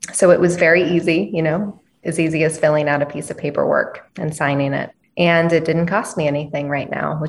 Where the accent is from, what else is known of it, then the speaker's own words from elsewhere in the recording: Red Cloud, Nebraska, United States; I thought it was important to lead by example and make a planned gift to benefit my hometown.